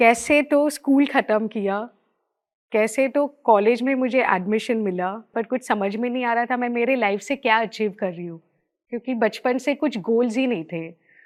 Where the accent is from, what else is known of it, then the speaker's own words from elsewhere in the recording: Mumbai, Maharashtra, India; मैं बॉम्बे से बिलोंग करती हूँ। मैं मिडिल क्लास फैमिली से पैदा हुई हूँ और मैं एक फ़ोटोग्राफ़र हूँ।